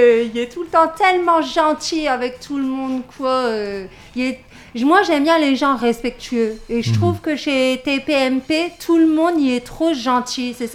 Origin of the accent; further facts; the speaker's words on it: Hauts-de-France, France; Alors moi, je viens de Wanin. C'est un petit peu à 20 minutes de Lille, à côté de la frontière de la Belgique. Voilà. Mes parents, ils habitent là-bas. Toute ma famille, elle habite là-bas. Je viens de là-bas.